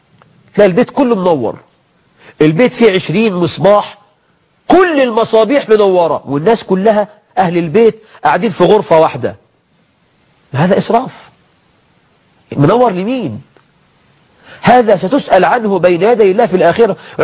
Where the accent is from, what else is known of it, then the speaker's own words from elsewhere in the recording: Egypt; عندنا في مصر